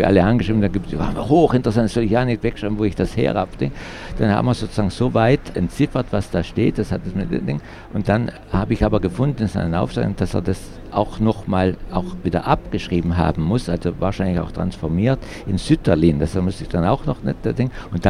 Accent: Southern Germany, Germany; Ich bin Süddeutscher, ich kenne mich in der deutschen Geschichte nicht so.

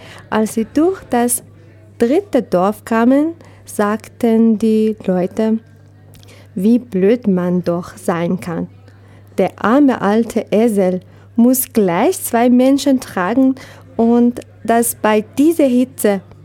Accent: Tehran, Tehran Province, Iran; German is a second language; moved away; ich komme aus Iran, Teheran.

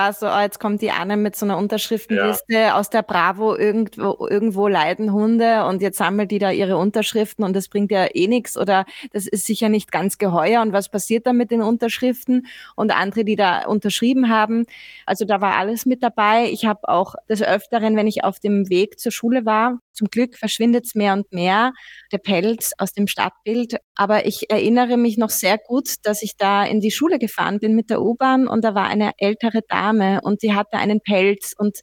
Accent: Nuremberg, Bavaria, Germany; Und ich bin auch aufgewachsen in einer Umgebung. Ich komme ursprünglich aus Franken, aus Deutschland, aus Nürnberg. Und da bin ich aufgewachsen mit Fleisch.

